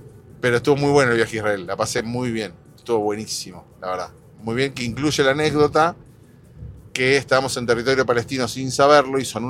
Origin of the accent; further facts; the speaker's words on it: Argentina; Somos de Argentina